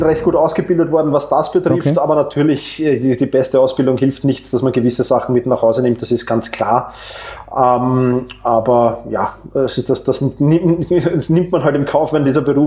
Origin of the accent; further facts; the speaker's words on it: Vienna, Austria; wie man wahrscheinlich schon an den ersten Worten erkennen konnte. Ich komme aus Wien